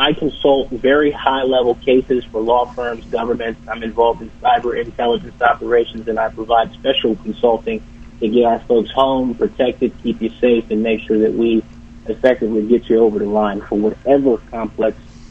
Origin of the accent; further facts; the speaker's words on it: United States; So as an American citizen, Kevin, we've got to ask ourselves, how far are we willing to go for our country?